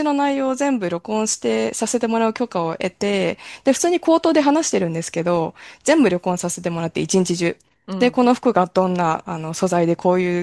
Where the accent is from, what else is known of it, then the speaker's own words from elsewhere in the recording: Yokohama, Kanagawa, Japan; 母親が群馬出身で、父親がメルボルン出身で、で、まあ、ハーフとして横浜市で、まあ、小さな町で育っていて、で、大学卒業まではずっと日本にいました。